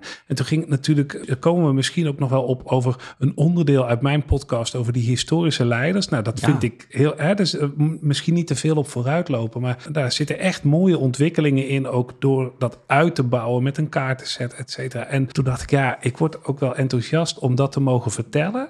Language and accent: Dutch; Roosendaal, North Brabant, Netherlands; Ik ben opgegroeid in West-Brabant, in Roosendaal. Ja, dat is best een grote stad qua inwoners. Maar qua cultuur is het wel een dorp. Daar heb ik gewoon een hele relaxte, warme jeugd gehad.